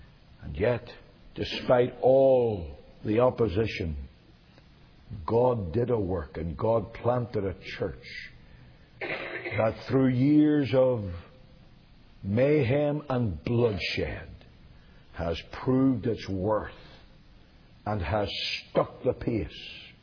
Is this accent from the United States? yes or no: no; Ireland; I come from Ireland, the land of saints and scholars.